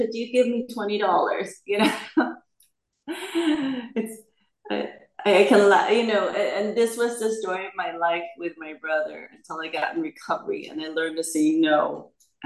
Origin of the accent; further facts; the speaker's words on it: San Francisco, California, United States; also born or lived in Vietnam; My mom escaped with her four kids to America. And there I grew up in San Francisco.